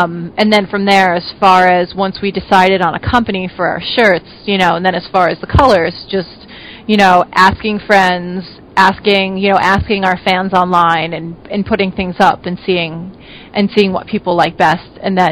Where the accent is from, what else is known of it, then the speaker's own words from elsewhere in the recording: New Jersey, United States; also born or lived in Amherst / Baltimore; now in Boston, United States; I'm originally from New Jersey. I did do my undergrad out in Amherst, and then went to graduate school in Baltimore, and then moved back to Boston.